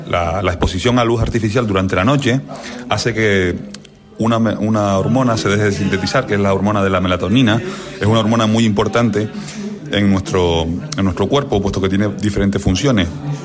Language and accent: Spanish; Buenavista del Norte, Canary Islands, Spain; Sí, yo soy de la isla de Tenerife, soy de Buenavista del Norte, un pueblo muy bonito. Y allí crecí